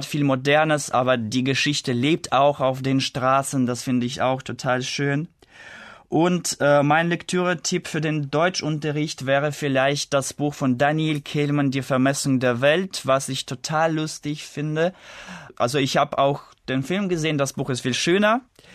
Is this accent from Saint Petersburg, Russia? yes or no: yes; Saint Petersburg, Russia; Ich komme aus der Stadt St. Petersburg in Russland. Ich bin 1989 geboren und ich arbeite jetzt im Moment als Deutschlehrer an der Schule 111 in St. Petersburg.